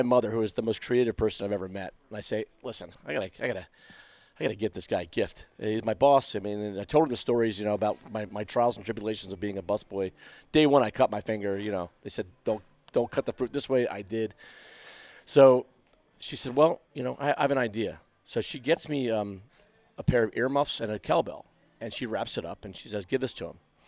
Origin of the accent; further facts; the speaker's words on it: Pikesville, Maryland, United States; I was raised in Pikesville, so right on the border of Mount Washington and Pikesville. So I went to Wellwood Elementary, Pikesville Middle, Pikesville High School, public school guy.